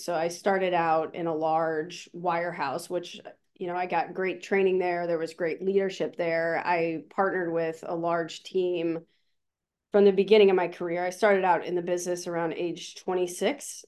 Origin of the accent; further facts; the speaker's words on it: St. Louis, Missouri, United States; So I grew up in St. Louis, Missouri.